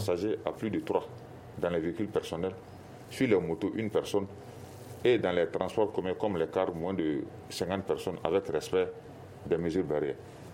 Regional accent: Mali; je me dis, en tant que médecin et en tant que Malien, ces leaders religieux, j'ai beaucoup de respect envers eux

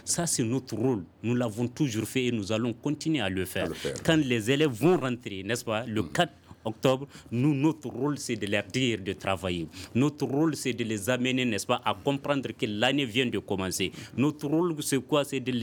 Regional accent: Mali; en tant que républicain, je reviens sur ça, en tant que Malien, nous sommes aussi résilients.

